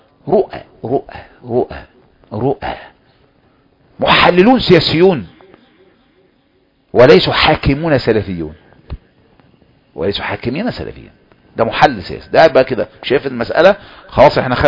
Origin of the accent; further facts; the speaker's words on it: Palestine; زي عندنا في فلسطين حاكم مين؟